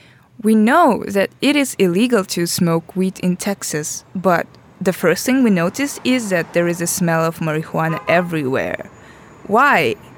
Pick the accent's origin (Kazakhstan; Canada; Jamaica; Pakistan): Kazakhstan; English is a second language; We are journalists from Kazakhstan. It is a huge former Soviet Union country in Central Asia, located between Russia and China.